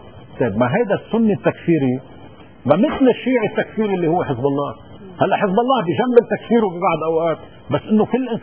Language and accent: Arabic; Lebanon; عم بيحطني بكارثة كبرى كلبناني